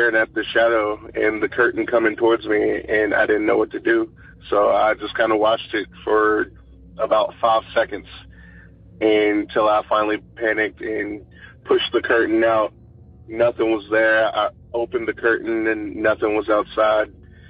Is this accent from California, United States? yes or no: no; Lexington, Kentucky, United States; I am from Lexington, Kentucky.